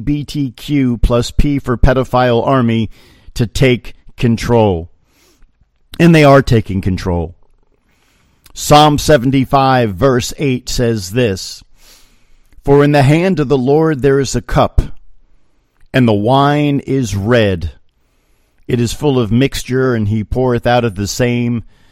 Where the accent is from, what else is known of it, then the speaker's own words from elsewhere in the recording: Pompton Lakes, New Jersey, United States; the majority of the fathers in my neighborhood growing up on Ramapo Avenue in Pompton Lakes, there were so many World War II veterans.